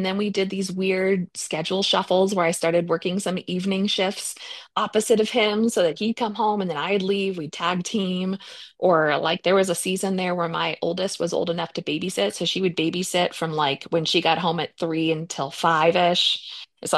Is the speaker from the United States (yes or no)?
yes; United States; As an American, I really believe we need better affordable childcare